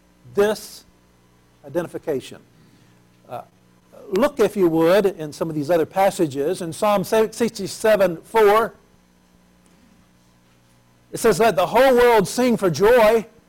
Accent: Mississippi, United States; Racism is horrible. I grew up in Mississippi.

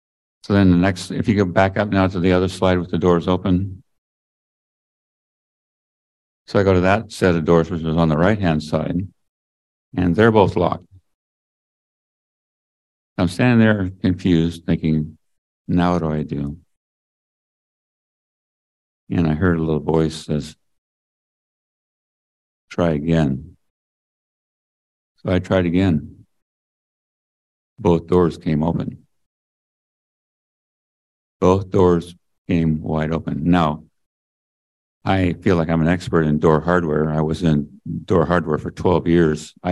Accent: Tillamook, Oregon, United States; I grew up in Tillamook.

